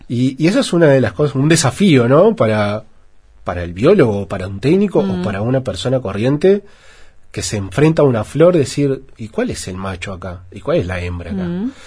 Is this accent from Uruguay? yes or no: yes; Uruguay; Para gente que no es de ahí, como un uruguayo